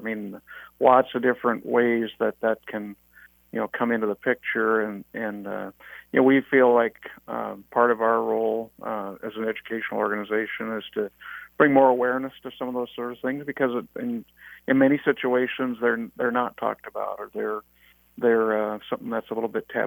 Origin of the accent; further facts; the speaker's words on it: North Dakota, United States; I grew up in Western North Dakota, went through with my family. I was oldest of five boys